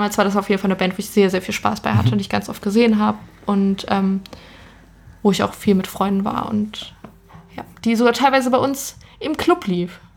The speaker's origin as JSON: {"language": "German", "region": "North Rhine-Westphalia", "country": "Germany", "said": "ich komme aus dem Ruhrgebiet"}